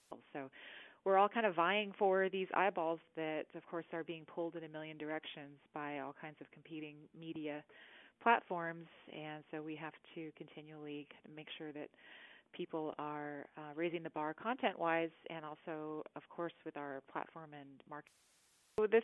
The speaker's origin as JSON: {"language": "English", "town": "Los Angeles", "region": "California", "country": "United States", "tie": "born or raised there", "said": "So, yeah, I grew up actually in Los Angeles."}